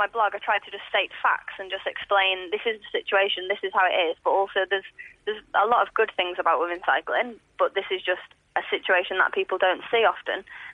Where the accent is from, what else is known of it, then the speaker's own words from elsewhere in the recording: United Kingdom; me coming up as a British cyclist